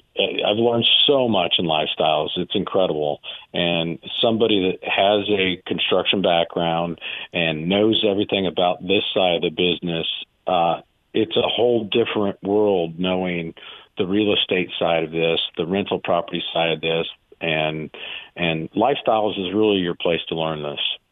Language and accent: English; Kansas, United States; now in Missouri, United States; I was born in Missouri, but raised in Kansas, and now I finally live in Missouri. So kind of been back and forth on the border, crossing from Kansas to Missouri.